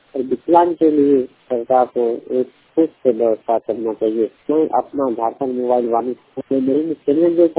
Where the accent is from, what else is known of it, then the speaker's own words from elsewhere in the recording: Gopalpur, Jharkhand, India; जामता जिला गोपालपुर पंचायत का रहने वाला हूँ।